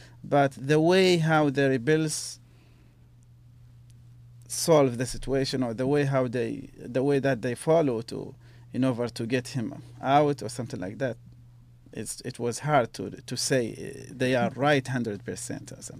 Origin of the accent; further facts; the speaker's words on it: Libya; now in United States; When I was trying to come to the U.S. and I had to travel 1,000 kilometers from my village, my hometown, to Tripoli, to FedEx office, to receive my I-20.